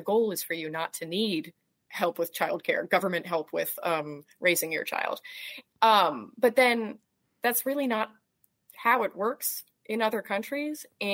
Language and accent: English; United States; And I remember hearing that, and just as an American, like my impulse, everything in me was just like, wait, like, sorry.